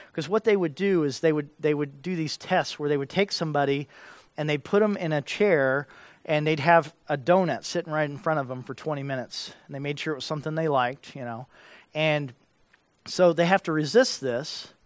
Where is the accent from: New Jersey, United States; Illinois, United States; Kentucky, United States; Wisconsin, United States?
Kentucky, United States; born there; I was born in Kentucky, and they have Mammoth Cave in Kentucky